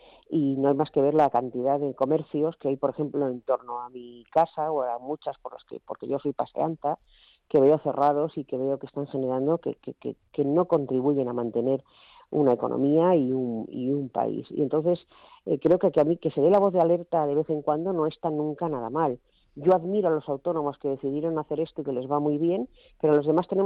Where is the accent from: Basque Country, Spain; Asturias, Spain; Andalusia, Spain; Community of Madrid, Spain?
Basque Country, Spain; yo soy vasca y en el País Vasco las cooperativas, claro, han sido históricas